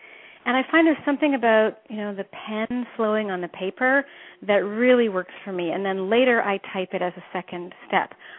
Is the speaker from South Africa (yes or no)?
no; Canada; accent: Canadian; also born or lived in Ames, United States; I was actually born in Ames, Iowa, but I grew up in Canada.